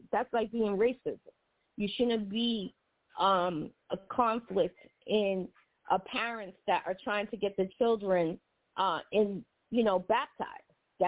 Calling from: District Heights, Maryland, United States; I'm calling from the District Heights area.

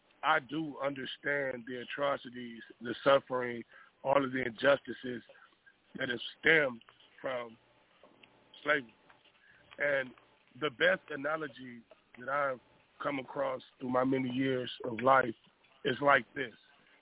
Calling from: California, United States; I'm calling from California.

